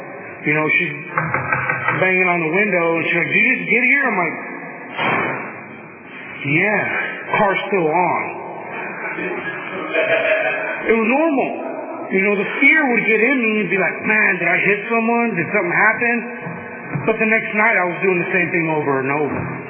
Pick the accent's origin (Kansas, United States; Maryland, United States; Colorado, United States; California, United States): California, United States; Visalia; also born or lived in Tulare; I am originally from born in Tulare, California, General Hospital, the old one, not the new one. Born and raised in Northside Visalia, not by choice, but through reality.